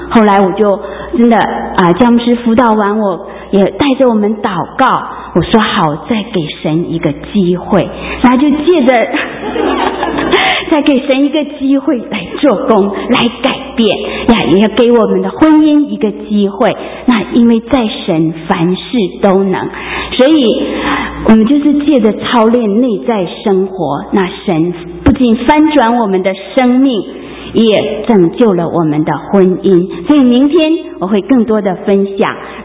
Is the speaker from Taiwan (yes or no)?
no; China; 看见这么多从中国大陆来的弟兄姐妹，跟我的铁夫是一样，我们是来自同一个地方哈